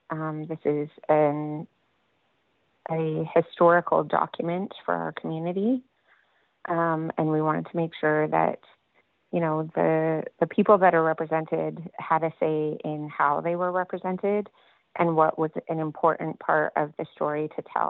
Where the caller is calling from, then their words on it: Smithers, British Columbia, Canada; And I'm coming in from Kesia Yinta, also known as Smithers, BC.